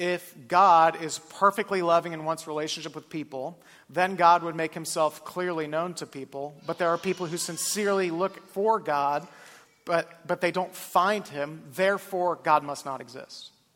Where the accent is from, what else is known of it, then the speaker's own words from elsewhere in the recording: Columbus, Ohio, United States; I grew up in Columbus, Ohio.